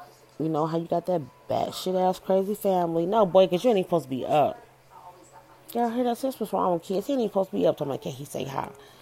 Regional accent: Oklahoma City, Oklahoma, United States; also born or lived in Texas; So I am from Oklahoma City. I currently live in none of your goddamn business. I will tell y'all that I used to live in Texas. Texas is my second home.

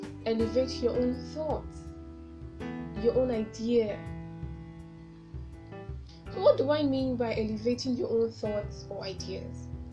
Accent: Nigeria; accent: Nigerian; English is a second language; there's nothing wrong with having the Nigerian accent. I do talk, you know, it's my Nigerian accent

